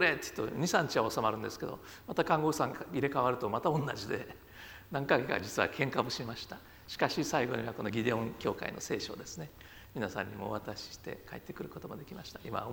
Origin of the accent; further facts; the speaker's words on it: Nagoya, Aichi, Japan; 私名古屋の出身なので